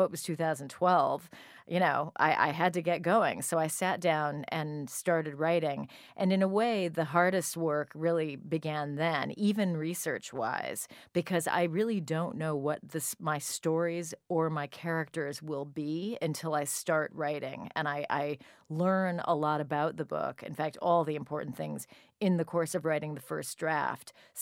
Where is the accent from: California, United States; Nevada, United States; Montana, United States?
California, United States; San Francisco; also born or lived in Chicago; I'm from Chicago originally, which is very dominated by Lake Michigan, which is really like an ocean. And then I grew up in San Francisco, which is virtually surrounded by water.